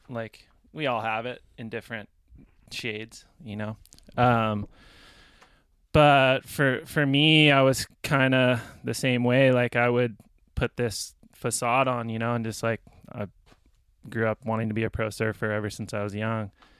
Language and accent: English; Carmel, California, United States; So I grew up in Carmel.